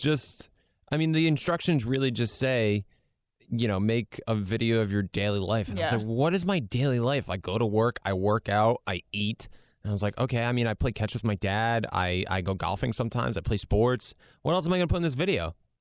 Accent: Rhode Island, United States; Because I'm from Rhode Island

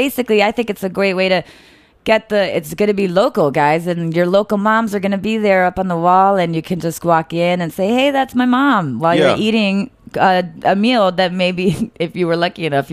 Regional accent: Italy; now in United States; I'm from Italy

